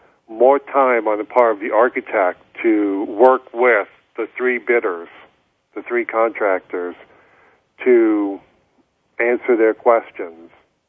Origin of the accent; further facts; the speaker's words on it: Scotland, United Kingdom; because I'm Scottish and I believe in getting a good deal